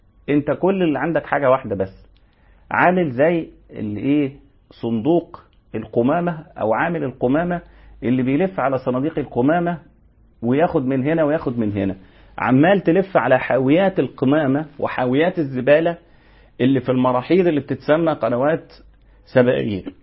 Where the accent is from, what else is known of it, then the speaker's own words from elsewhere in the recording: Egypt; عندنا في مصر